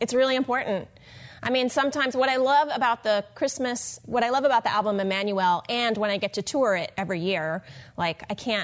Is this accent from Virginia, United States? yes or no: yes; Falls Church, Virginia, United States; moved away as an adult; also born or lived in New York; The short version is, I grew up in Falls Church, Virginia, and I grew up singing in church as a young child, and eventually I grew up and moved to New York.